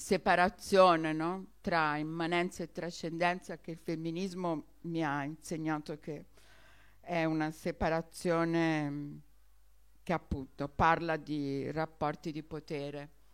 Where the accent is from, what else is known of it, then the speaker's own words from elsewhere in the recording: Cuba; Italian is a second language; now in Italy; che ha cambiato tanti significati nell'arco del tempo nel mio paese, che è Cuba in questo caso